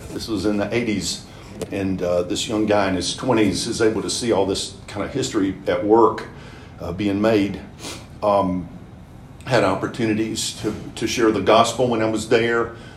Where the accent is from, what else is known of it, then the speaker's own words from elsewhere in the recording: Winston-Salem, North Carolina, United States; because I was born and raised here in Winston-Salem.